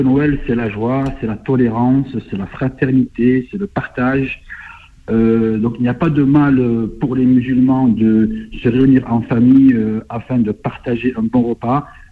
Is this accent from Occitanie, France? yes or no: no; Marseille, Provence-Alpes-Côte d'Azur, France; born there; Donc pour nous les musulmans, depuis donc tant d'années, moi je suis né ici sur Marseille, dans cette belle cité phocéenne.